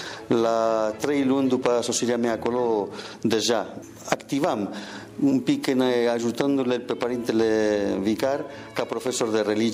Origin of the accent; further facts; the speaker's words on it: Basque Country, Spain; first language Spanish; Romanian is a second language; now in Romania; Limba mea este spaniola, limba maternă, dar provin din țara Vascilor, din nordul Spaniei. Pentru a activa acolo ca profesor, am învățat și limba proprie a locului, care este limba vasca